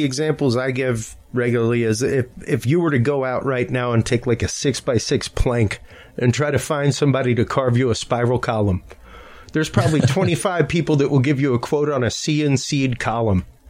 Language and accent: English; Louisiana, United States; The two examples I give, number one, I am Cajun.